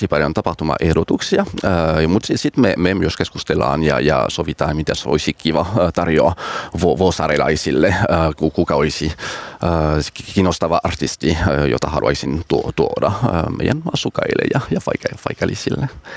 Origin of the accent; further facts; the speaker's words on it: France; Finnish is a second language; now in Finland; olen kotoisin Ranskasta, eli jouluna me menen takaisin Ranskaan perheen kanssa.